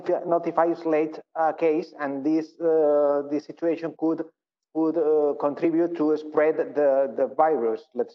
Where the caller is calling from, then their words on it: Valencia, Valencian Community, Spain; English is a second language; I'm speaking from Valencia, from Las Provincias.